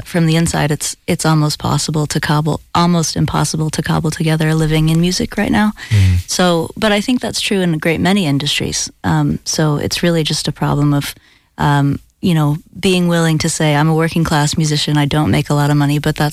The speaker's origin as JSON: {"language": "English", "country": "United States", "said": "over the last decade or so, being an American, I think I've... become suddenly very interested in politics."}